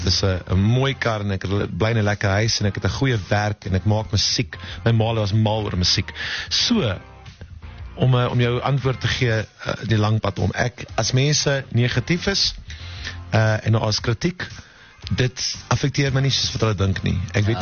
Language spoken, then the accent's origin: Afrikaans; Port Elizabeth, Eastern Cape, South Africa; ek kom van 'n baie, baie nederige achtergrond af. Ek het groot geword in Port Elizabeth, aan die begin in 'n area wat jy op carte blanche sal sien.